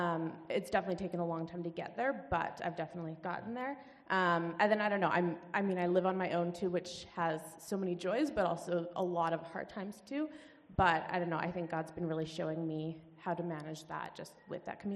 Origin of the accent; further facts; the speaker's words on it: Langley, British Columbia, Canada; now in Prince George, Canada; I'm not originally from Prince George. I grew up in Langley. I grew up in a Christian household